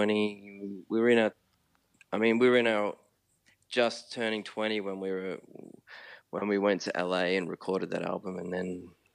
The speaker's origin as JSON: {"language": "English", "country": "Australia", "said": "being Australian is still quite a foreign thing for me"}